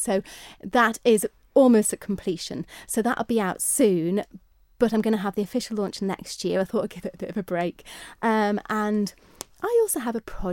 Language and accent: English; Andreas, Isle of Man; Initially it went out as 8 because I come from Andreas and Erin Arts Centre is really far away